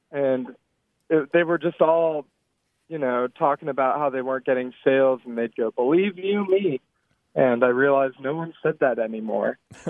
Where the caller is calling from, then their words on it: Richmond, Virginia, United States; I'm calling from Richmond, Virginia.